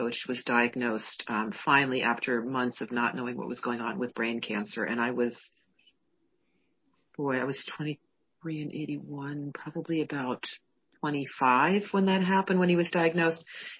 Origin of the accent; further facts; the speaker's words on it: New York, United States; now in California, United States; I was from New York living in California.